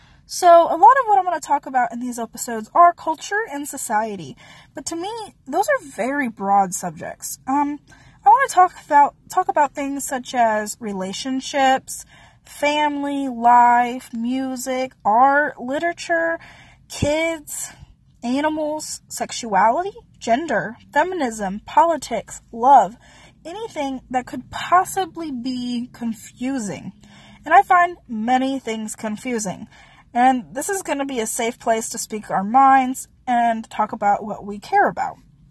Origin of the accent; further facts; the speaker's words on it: Texas, United States; I am Hispanic. I grew up in Texas. I still live in Texas, but that may change in the next few years or so.